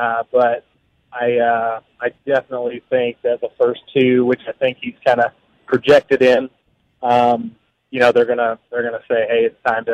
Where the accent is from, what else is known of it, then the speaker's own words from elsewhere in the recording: Stillwater, United States; growing up in Stillwater, going to college there